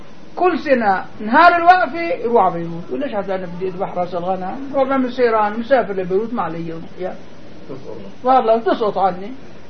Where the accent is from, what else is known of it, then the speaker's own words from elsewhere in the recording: Damascus, Damascus Governorate, Syria; مولودين بدمشق نحن أي وطننا الأصلي فين مزوجين بدمشق أي وطننا الأصلي